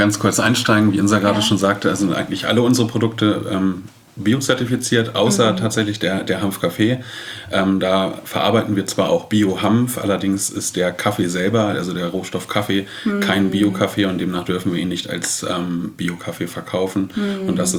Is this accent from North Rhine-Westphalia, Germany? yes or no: no; Duderstadt, Lower Saxony, Germany; moved away as an adult; now in Hamburg, Germany; Genau, ich bin in Duderstadt geboren und auch aufgewachsen. Ich bin vor 10 Jahren nach Hamburg gezogen